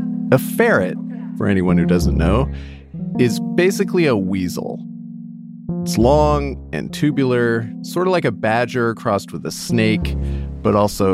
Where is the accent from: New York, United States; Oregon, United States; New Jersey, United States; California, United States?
Oregon, United States; As a kid growing up in Oregon, I desperately wanted one.